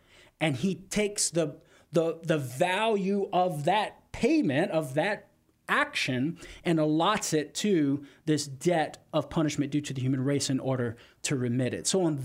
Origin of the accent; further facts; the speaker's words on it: Crowley, United States; I remember I sat in the back pew of a non-denominational Christian church one time back in my hometown in Crowley.